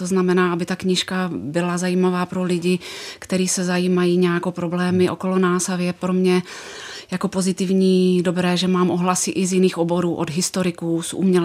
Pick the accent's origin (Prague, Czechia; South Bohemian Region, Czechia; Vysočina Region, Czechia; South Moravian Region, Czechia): South Moravian Region, Czechia; Brno; Já jsem z Brna. Aha. Ale zároveň mám k tomu regionu zlínskému vazbu rodinnější. Můj otec byl ze Zlína, moje babička taky